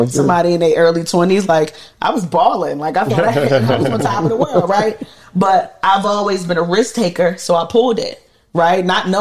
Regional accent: Jamaica; because I'm Jamaican, right? So like, I didn't grow up eating that.

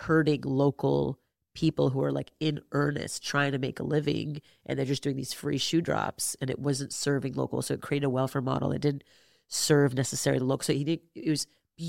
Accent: Montreal, Quebec, Canada; it's like we've been brought up, you know, half Indian, half Japanese, growing up in French Montreal, to like question everything

